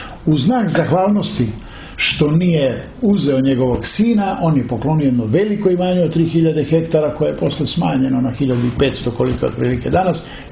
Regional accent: Kraljevo, Šumadija and Western Serbia, Serbia; pošto mene dosta ljudi poznaju u Kraljevo, odakle sam ja

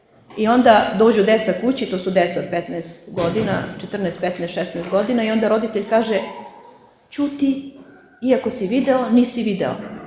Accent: Velika Hoča, Prizren District, Kosovo; Kažem, ja sam odrasla u Velikoj Hoči i neke stvari sam saznala tek posle.

